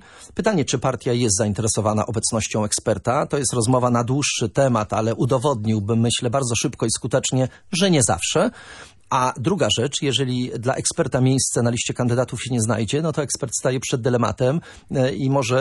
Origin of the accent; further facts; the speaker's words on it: Gdańsk, Pomeranian Voivodeship, Poland; bo też jeszcze jestem gdańszczaninem od urodzenia.